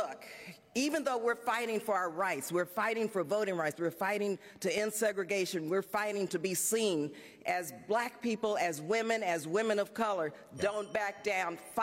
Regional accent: El Paso, Texas, United States; born and raised in El Paso, Texas, where I was born and raised

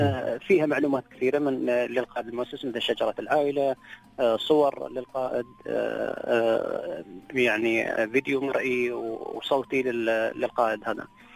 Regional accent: United Arab Emirates; وهو معروف عندنا في الإمارات.

